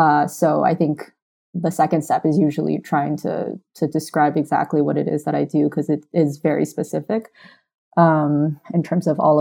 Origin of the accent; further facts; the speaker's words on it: California, United States; I had a pretty positive experience with friends and growing up in California.